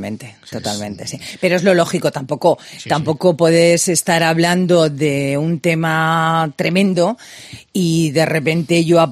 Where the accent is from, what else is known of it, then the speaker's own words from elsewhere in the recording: Madrid, Community of Madrid, Spain; soy del barrio del Pilar